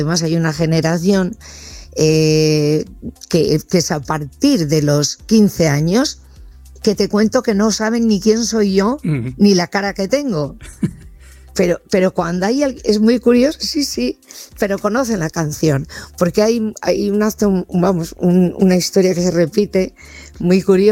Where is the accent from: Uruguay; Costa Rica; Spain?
Spain; Galicia; y mi tierra gallega